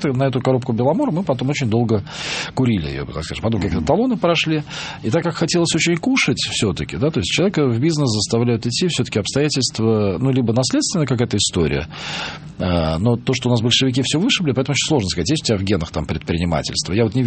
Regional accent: Moscow, Russia; also born or lived in Saint Petersburg, Russia; я вообще москвич

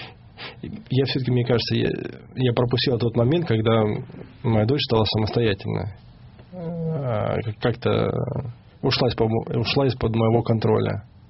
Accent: Russia; потому что я россиянин

